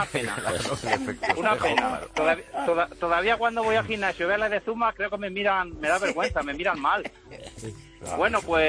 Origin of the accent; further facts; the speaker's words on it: Castilla-La Mancha, Spain; Ante todo decir que soy un tránsfuga manchego y con mala leche